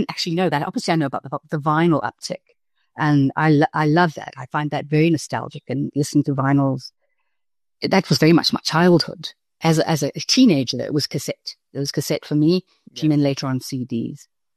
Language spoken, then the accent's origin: English; South Africa; being South African, what it is to be South African in this crazy world right now.